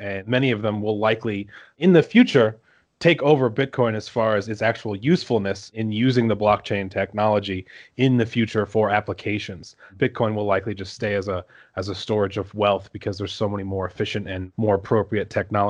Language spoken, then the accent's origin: English; England, United Kingdom; also born or lived in Texas, United States; now in Colorado, United States; I was born in Texas, and then my mother divorced my father and moved to England, and I lived in England for a little over a decade before moving to Colorado.